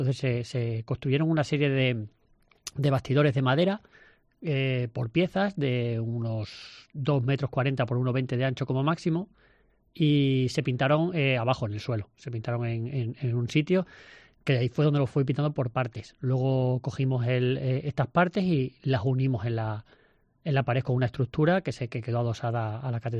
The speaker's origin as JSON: {"language": "Spanish", "town": "Plasencia", "region": "Extremadura", "country": "Spain", "said": "como placentino y como extremeño"}